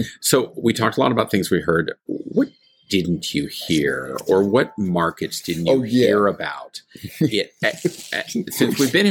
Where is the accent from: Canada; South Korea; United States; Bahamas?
Canada; I'm a Canadian.